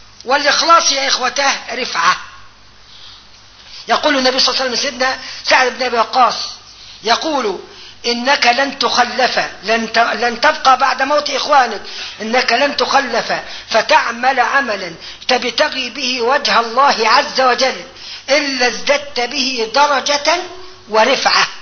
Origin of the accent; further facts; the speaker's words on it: Upper Egypt, Egypt; يرموها الصعيد عندنا، وانا صعيدي